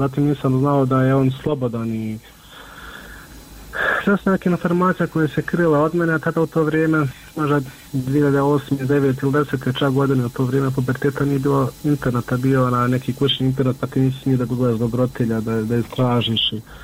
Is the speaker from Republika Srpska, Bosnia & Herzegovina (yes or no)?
yes; Miljevina, Republika Srpska, Bosnia & Herzegovina; mi smo svi gore iz Miljevine